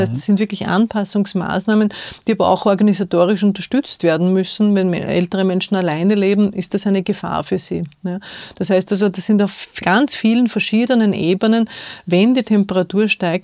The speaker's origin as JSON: {"language": "German", "region": "Lower Austria", "country": "Austria", "said": "Ich komme aus dem Waldviertel und Wald, der Clou ist in der Name sozusagen. Der Wald ist uns etwas Wichtiges, das ist identitätsstiftend."}